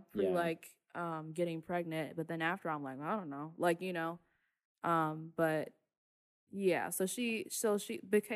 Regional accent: Florissant, Missouri, United States; I'm from Florissant, Missouri.

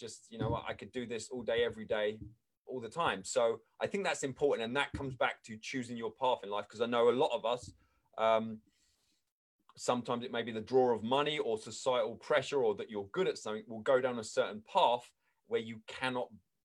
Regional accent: England, United Kingdom; moved away; I mean, I grew up in England.

